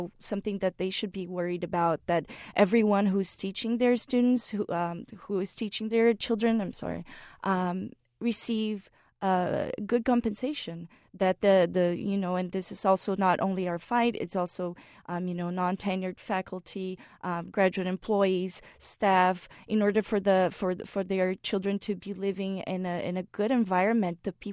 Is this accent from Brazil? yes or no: yes; Brazil; now in United States; I come from Brazil, actually, and, my family is not wealthy